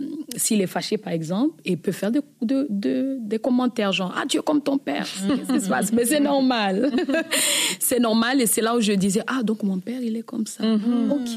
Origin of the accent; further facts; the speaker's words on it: Rwanda; Je suis née au Rwanda et j'ai vécu justement dans un contexte à monoparental. Donc, j'ai grandi avec ma mère, sans père